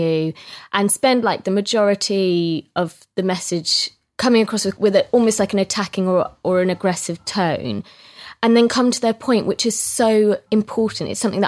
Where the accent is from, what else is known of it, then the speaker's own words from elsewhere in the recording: Scotland, United Kingdom; I'm Scottish, and he was this lovely little Scottish man